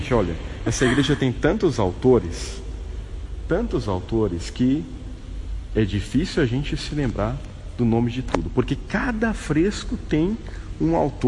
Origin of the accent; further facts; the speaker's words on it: Sorocaba, São Paulo, Brazil; aí que eu sou paulista, no interior de São Paulo, de Sorocaba